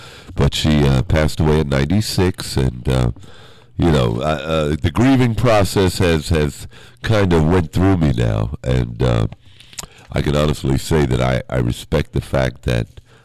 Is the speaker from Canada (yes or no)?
no; United States; one of the things that really insulted me as an American was the situation up in Flint, Michigan